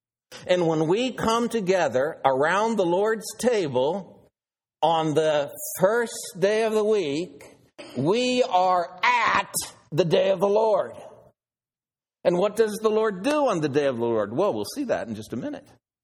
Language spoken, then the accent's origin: English; Oregon, United States; Like Niagara Falls, or I'm from Oregon, in Oregon, Mama Falls.